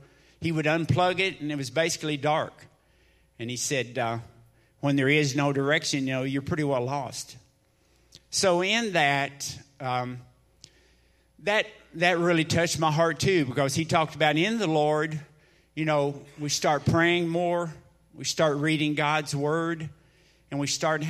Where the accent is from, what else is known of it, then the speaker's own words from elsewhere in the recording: Buffalo, Kentucky, United States; I was born in Buffalo, Kentucky, not far from here, and raised in Buffalo Baptist Church.